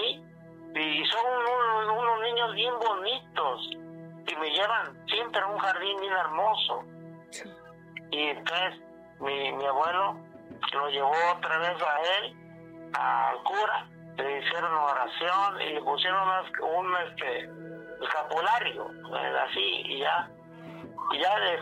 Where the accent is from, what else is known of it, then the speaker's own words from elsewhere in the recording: Tlaxcala, Mexico; El mismo pueblo de Tlaxcala. Uh-huh. Se queda allá en Telolopa, rumbo a Pascua de Cantrejón, que sí. Queda mi pueblo.